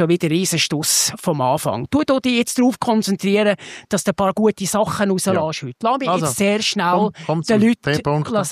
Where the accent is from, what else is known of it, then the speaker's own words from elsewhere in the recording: Bern, Switzerland; als Berner stelle ich mir die Frage